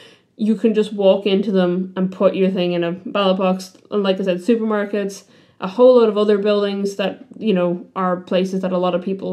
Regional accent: Ireland; moved away; I come from Ireland

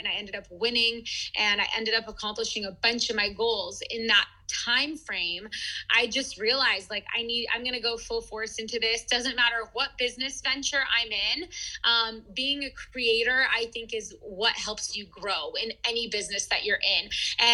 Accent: San Diego, California, United States; born there; I was born here in San Diego.

